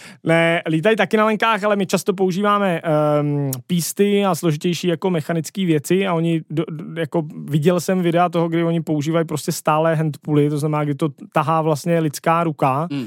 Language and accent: Czech; Bohemia, Czechia; Já vidím kolem sebe u nás v Čechách jako teď lidi